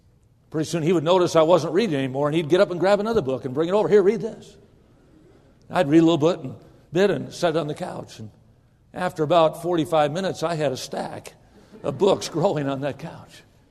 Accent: Midwest, United States; Now, I was raised in the Midwest. I've shoveled snow to get to my car, but I've never shoveled snow out of my car.

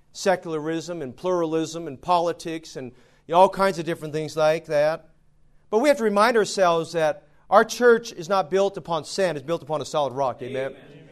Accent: United States; born there; because I'm American-born and I don't speak the language.

